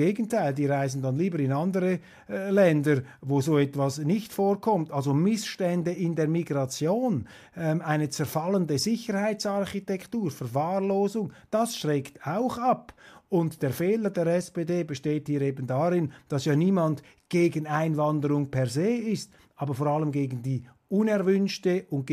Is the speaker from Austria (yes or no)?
no; Switzerland; wie das bei mir als Schweizer ankommt